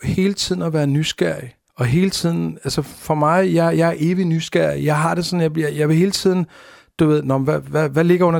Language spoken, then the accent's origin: Danish; Amager, Capital Region of Denmark, Denmark; fordi vi er fra Amager